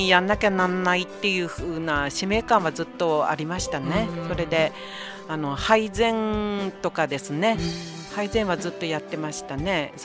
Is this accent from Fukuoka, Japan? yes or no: no; Yuriage, Miyagi, Japan; 私が、あの、閖上出身で海の町ですので、